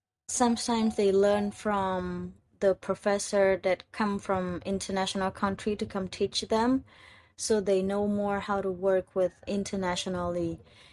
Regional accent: Cambodia; I told them that I'm from Cambodia.

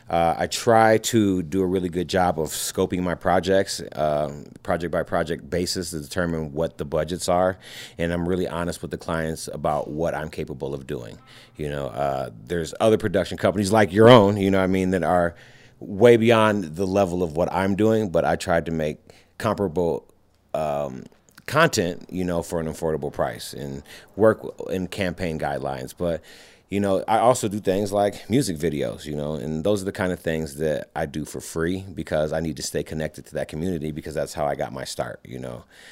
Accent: Ann Arbor, Michigan, United States; also born or lived in Los Angeles; now in Colorado, United States; I'm originally from LA, but I grew up in Ann Arbor, Michigan. Moved around a bit after a career in athlete management, and then landed here in Colorado.

